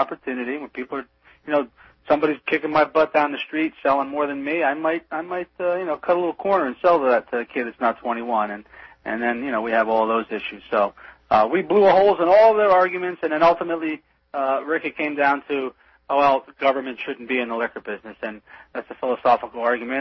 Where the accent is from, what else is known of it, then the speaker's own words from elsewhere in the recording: Pennsylvania, United States; I grew up in Pennsylvania, and I can tell you that when you're a kid in Pennsylvania